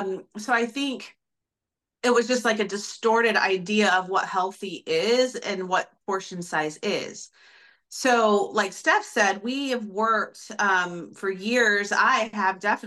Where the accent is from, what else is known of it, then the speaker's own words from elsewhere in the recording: Texas, United States; We also like, I mean, we're from Texas and it's Southern. So we didn't have, I didn't grow up eating fish on a regular basis